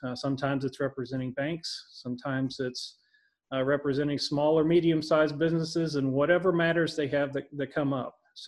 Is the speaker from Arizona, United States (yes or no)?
no; Louisville, Kentucky, United States; I grew up in Louisville, Kentucky. You know, my family was not wealthy.